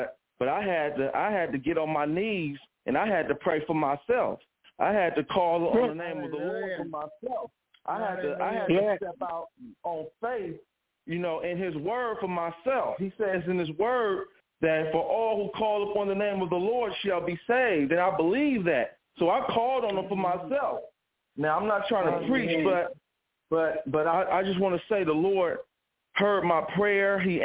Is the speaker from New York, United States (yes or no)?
no; Oakland, California, United States; But growing up in West Oakland, in a hectic environment, I kind of went astray, you know, from my Christian upbringing and teachings.